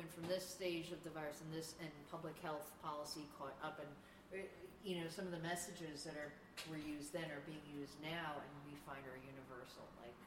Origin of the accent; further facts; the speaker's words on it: Brooklyn, New York, United States; born there; I was born in Brooklyn in 1976, and I grew up, that's my age, I'm 40